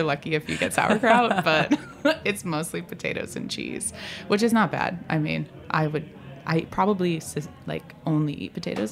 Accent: Cleveland, Ohio, United States; In Ohio. I'm from Cleveland.

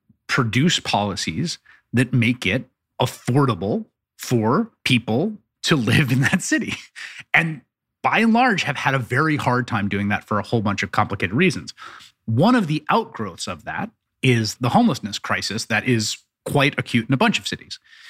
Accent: Bronx, New York, United States; also born or lived in Washington, D.C. / Chicago / Providence; I grew up in the Bronx. I've lived my whole life in cities. I lived in Washington, D.C., Chicago, New York, and Providence, Rhode Island.

